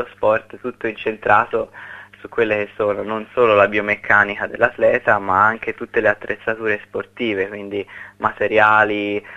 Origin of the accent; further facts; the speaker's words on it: Florence, Tuscany, Italy; appunto altro fiorentino doc